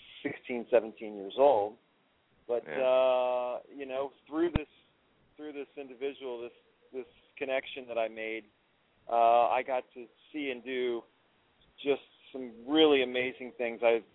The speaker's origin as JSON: {"language": "English", "region": "Florida", "country": "United States", "said": "Yeah, I'm from Florida, and I'm in Florida right now, soaking it up, just loving it."}